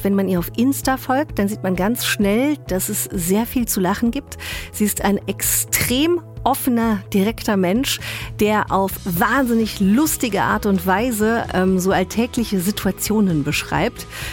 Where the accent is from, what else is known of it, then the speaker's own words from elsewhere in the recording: Luxembourg; weil ich bin ja in Luxemburg aufgewachsen.